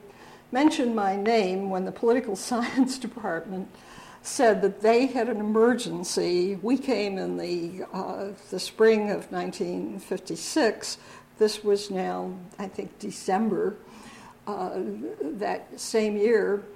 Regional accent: Cincinnati, Ohio, United States; born there; Okay, I was born in Cincinnati, Ohio.

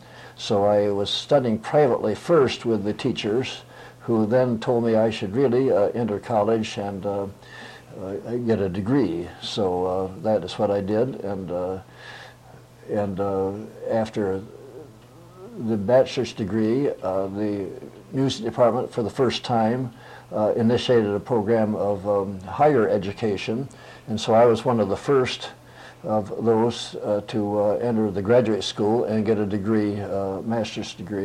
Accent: Michigan, United States; born there; Well, I was born in Michigan, went to school to Michigan State University.

